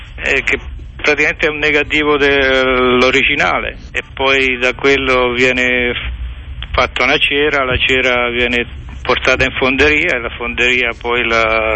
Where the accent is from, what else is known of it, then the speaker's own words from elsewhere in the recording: Pietrasanta, Tuscany, Italy; born there; Io sono nato a Pietrasanta, un luogo tradizionalmente... artistico, dove marmo e il bronzo si fondono insieme da tantissimi anni.